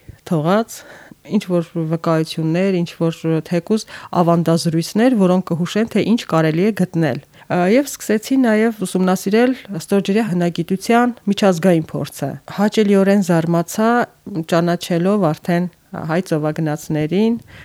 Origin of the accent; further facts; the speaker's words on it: Gyumri, Shirak, Armenia; Գյումրիում իմ մանկության տարիներին ես հիշում եմ, որ այդ ժամանակ ես երազում էի լողի գնալ, սակայն ամենուրեք փլատակներ էին, ավերակներ էին